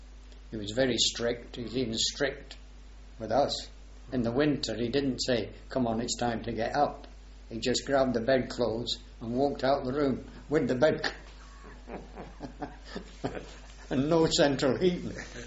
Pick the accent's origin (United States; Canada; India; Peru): India; Visakhapatnam, Andhra Pradesh; born there; I was born in India, in Visakhapatnam, the Madras Presidency.